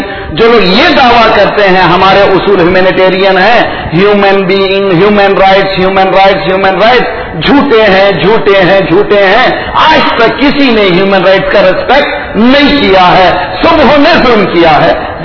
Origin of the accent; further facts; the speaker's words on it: Alipur, Karnataka, India; میں جس گاؤں سے تعلق رکھتا ہوں, علی پور نام ہے, ساؤتھ انڈیا میں بینگلور سے قریب, وہاں پر ہمارے گاؤں کا 12,000 سادات کی بستی ہے